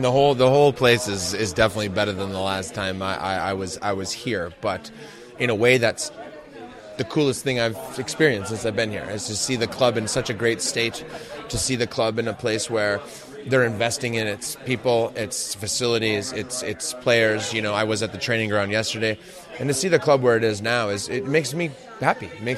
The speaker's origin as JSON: {"language": "English", "town": "Green Bay", "region": "Wisconsin", "country": "United States", "tie": "born or raised there", "said": "not only from growing up in Green Bay, Wisconsin, but now understanding, you know, the connection with this club"}